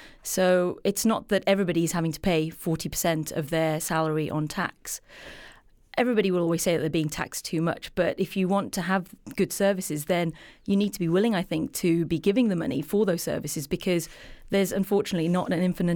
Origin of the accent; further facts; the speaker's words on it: England, United Kingdom; And I'm biased because I'm from England and I work in the system